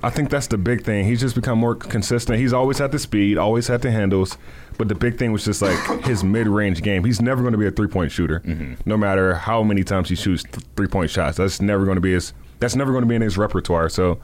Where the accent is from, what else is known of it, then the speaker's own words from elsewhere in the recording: Raleigh, North Carolina, United States; I grew up in Raleigh, born and raised in Raleigh.